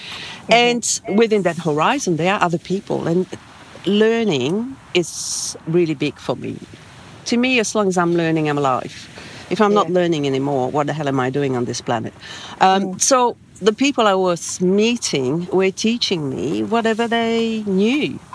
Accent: Belgium; first language French; English is a second language; We are, yes. Yep. French is my first language.

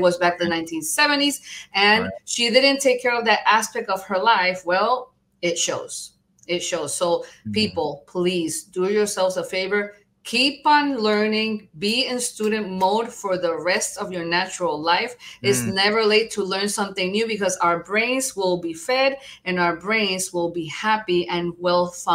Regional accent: Puerto Rico; And I come from Puerto Rico.

